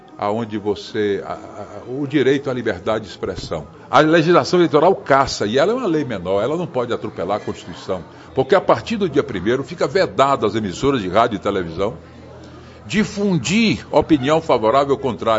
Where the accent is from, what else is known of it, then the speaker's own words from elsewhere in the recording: Vitória da Conquista, Bahia, Brazil; A importância é quem tem a minha terra, é a nossa terra, é a vitória da conquista.